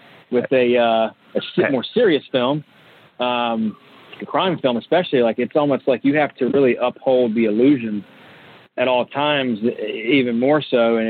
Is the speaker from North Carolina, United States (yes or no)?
yes; North Carolina, United States; You know, I'm just being honest, like I'm from North Carolina.